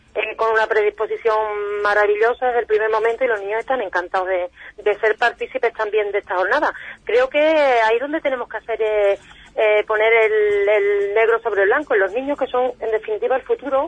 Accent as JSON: {"language": "Spanish", "region": "Andalusia", "country": "Spain", "said": "Yo soy una apasionada de mi pueblo y de mi comarca."}